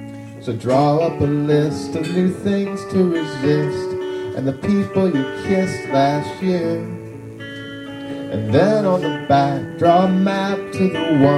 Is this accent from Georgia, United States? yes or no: no; Michigan, United States; from Michigan. Came here just to jam for y'all.